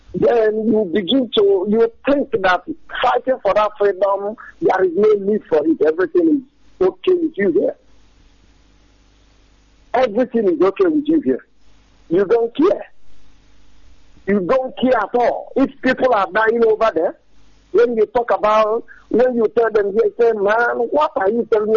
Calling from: Vienna, Austria; I am calling from Vienna, Austria again.

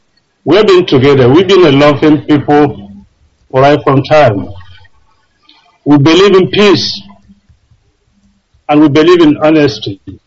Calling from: Heidelberg, Baden-Württemberg, Germany; I'm calling from Heidelberg, Germany.

